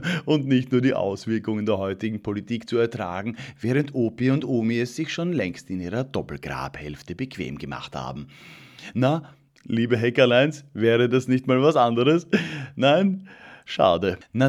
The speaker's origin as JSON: {"language": "German", "region": "Vienna", "country": "Austria", "tie": "born or raised there", "said": "Als gebürtiger Wiener ist mir nichts Unmenschliches fremd."}